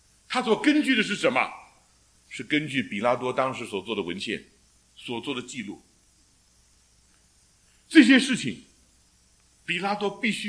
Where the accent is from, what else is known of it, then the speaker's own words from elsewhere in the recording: China; 在我的脑筋里应当是直写的，因为我们是中国人。